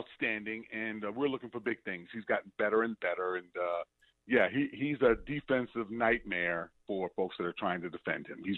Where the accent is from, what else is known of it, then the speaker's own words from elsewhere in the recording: New York City, New York, United States; now in Chicago, United States; So, no, I'm from New York City originally, and then my family is from the great state of Alabama.